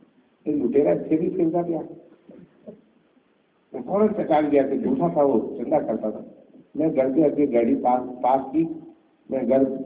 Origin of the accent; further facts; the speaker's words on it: India; اچھا میں بھی تو انڈین ہی ہوں